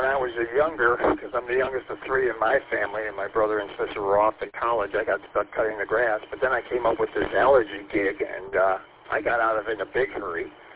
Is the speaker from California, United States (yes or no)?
no; St. Clair Shores, Michigan, United States; I grew up in St. Clair Shores, just, you know, a few miles north of Detroit there along the lakefront there.